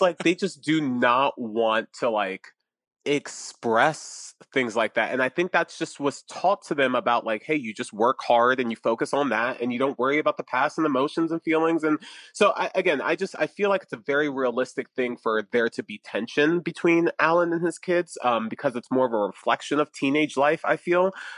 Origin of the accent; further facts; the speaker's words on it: Atlantic City, New Jersey, United States; One, because I'm from Atlantic City. I was born there. I have family there.